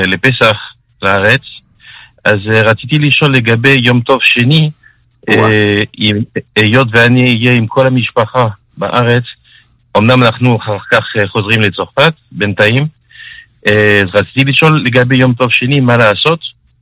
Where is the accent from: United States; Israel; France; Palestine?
France; Île-de-France; מצרפת, על יד פריז.